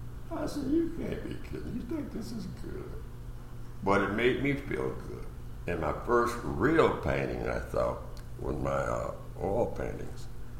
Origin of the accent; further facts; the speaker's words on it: Birmingham, Alabama, United States; Well, I'm from Alabama. Birmingham. You ever heard of Birmingham?